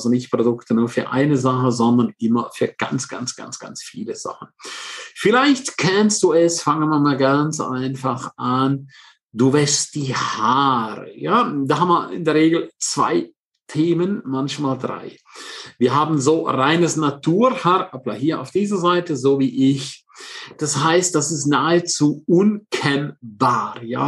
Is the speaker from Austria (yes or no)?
no; Switzerland; first language Romansh; German is a second language; meine Muttersprache ist Rätoromanisch. Das ist übrigens die vierte Landessprache der Schweiz.